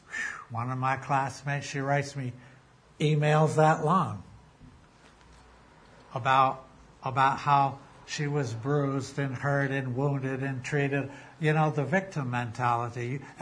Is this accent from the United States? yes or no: no; Chester, United Kingdom; I'm from Chester. What do I know? You know, I say it like we talk here.